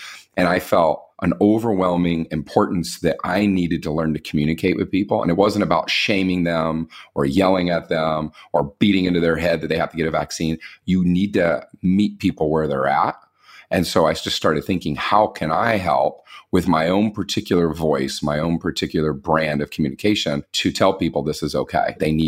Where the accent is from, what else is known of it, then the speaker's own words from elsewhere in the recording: Kentucky, United States; I grew up in the South in Kentucky, and I grew up a Republican, and I grew up a Protestant Christian.